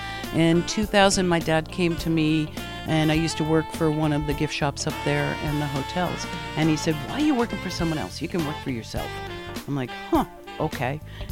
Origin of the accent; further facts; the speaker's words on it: Massachusetts, United States; moved away as an adult; So I am from New England. So I was born in Massachusetts, small town. And spent my life out there until I was somewhere around 25-ish.